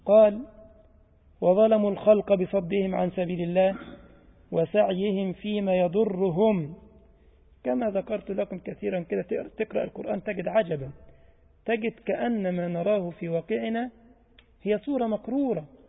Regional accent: Egypt; ما كان في مثل عندنا في مصر يقول لك إيه؟

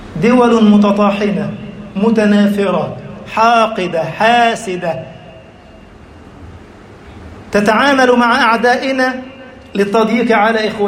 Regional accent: Egypt; اجعل بلدنا مصر أمناً أماناً

